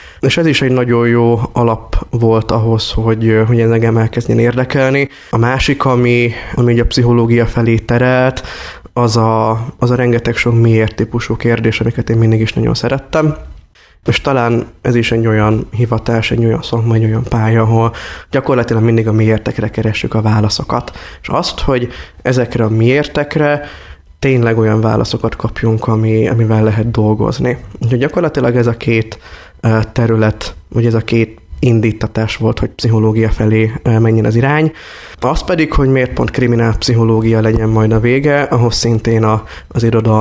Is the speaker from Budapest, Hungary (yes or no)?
no; Kiskunhalas, Bács-Kiskun, Hungary; Nagyon sok szállal kötődöm Halashoz, hiszen itt születtem, itt voltam óvodás, általános iskolás, gimis, és még a mai napig is rendszeresen hazajárok ide.